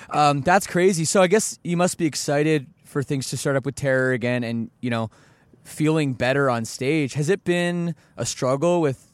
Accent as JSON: {"language": "English", "town": "Toronto", "region": "Ontario", "country": "Canada", "tie": "born or raised there", "said": "growing up in Toronto, that's where I'm from"}